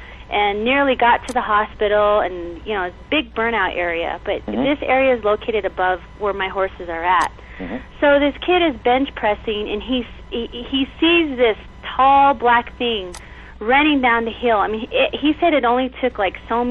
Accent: United States; now in White Mountain Apache Reservation, United States; We're actually from the Navajo Nation, but I work down here.

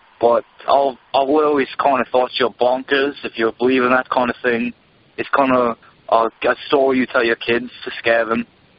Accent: Bradford, Yorkshire and the Humber, United Kingdom; I'm from Bradford, England, and I'm having a great time in the States.

